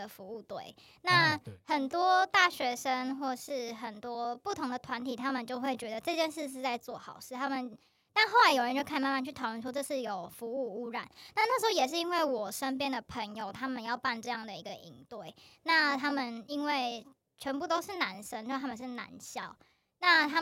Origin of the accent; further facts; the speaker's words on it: Taipei, Taiwan; 现在就是住天母，可是其实我小时候是在大同区长大，是旧城区这样。我就是很喜欢讲说我是台北人，那不是都市人。